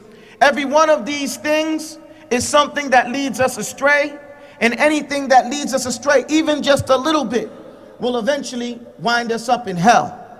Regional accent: New York, United States; You know, we're from the North, we're New Yorkers.

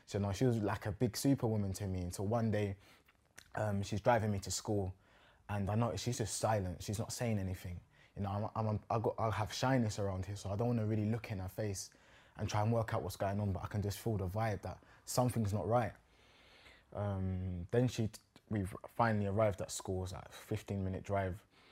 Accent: London, United Kingdom; also born or lived in Kent; Grew up in the outskirts of South London, also the outskirts of Kent, kind of in between the both.

